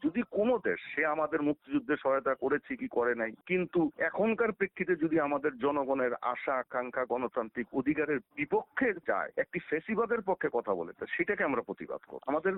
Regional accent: Bangladesh; আমি একজন বাংলাদেশী হিসেবে খারাপ লাগে

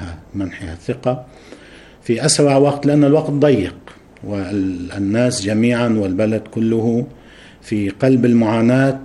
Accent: Lebanon; ما استجد عندنا في لبنان، ما يرتبط بوضعنا في لبنان.

